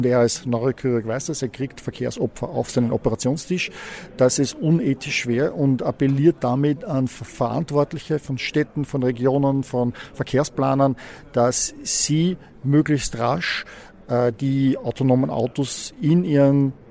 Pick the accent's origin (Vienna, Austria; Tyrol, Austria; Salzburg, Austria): Vienna, Austria; Ja, ich bin aus Wien, ich bin selber Wiener.